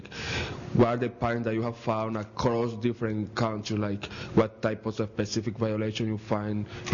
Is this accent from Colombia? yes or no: yes; Colombia; English is a second language; I'm from Colombia.